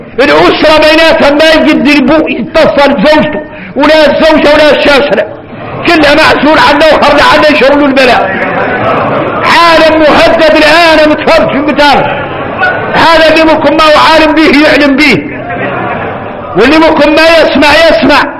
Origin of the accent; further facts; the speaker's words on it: Mauritania; انا هون نتكلم معاكم من قلبي ومن دمي ومن عصبي الموريتاني